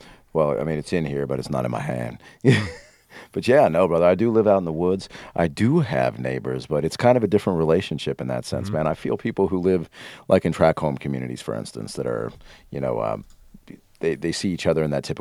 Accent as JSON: {"language": "English", "region": "Rocky Mountains", "country": "United States", "tie": "born or raised there", "also_born_or_lived": "Denver", "moved": "as an adult", "said": "When I grew up in the Rockies, I did grow up in the mountains a lot, but I worked in Denver constantly."}